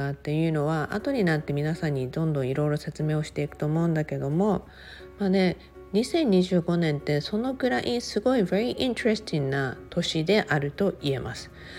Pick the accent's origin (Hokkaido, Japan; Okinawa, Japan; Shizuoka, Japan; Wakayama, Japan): Okinawa, Japan; 私は沖縄出身なので、もう沖縄イコール仏壇命みたいなね、すごいところがあって、